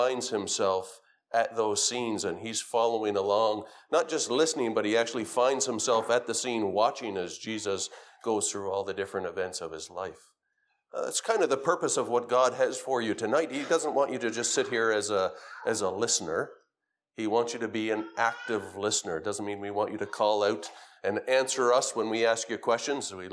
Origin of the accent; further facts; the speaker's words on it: Charlottetown, Prince Edward Island, Canada; We're from Charlottetown, but we're glad to be here.